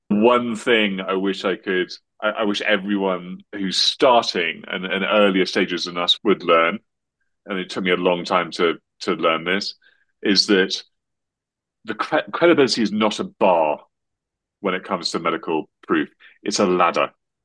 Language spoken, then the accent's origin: English; United Kingdom; but as a Brit, you can't advertise.